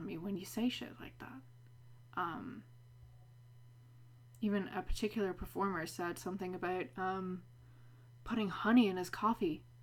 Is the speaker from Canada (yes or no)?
no; Ireland; accent: Irish; now in United States; while I'm here in the States, I'm a little bit embarrassed to bring out my Irish accent.